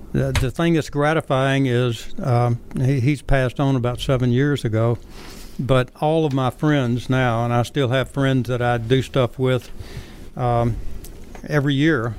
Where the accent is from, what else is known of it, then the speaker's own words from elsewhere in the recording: Jackson, Tennessee, United States; Jackson, Tennessee.